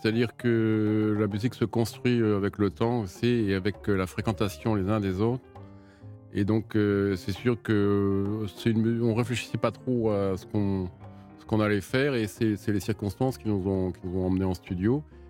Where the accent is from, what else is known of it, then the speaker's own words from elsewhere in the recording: Neuilly-sur-Seine, Île-de-France, France; born there; Bah écoutez, moi je suis né à Neuilly-sur-Seine.